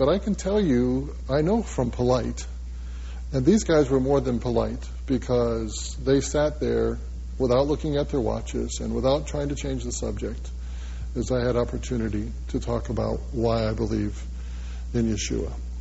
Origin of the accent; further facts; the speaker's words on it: New England, United States; I'm a preacher's kid. I grew up in New England.